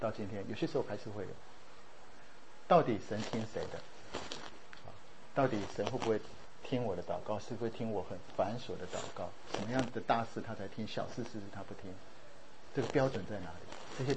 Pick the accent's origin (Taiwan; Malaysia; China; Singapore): Taiwan; 我们在小时候在台湾，我们从小就很喜欢看棒球啊。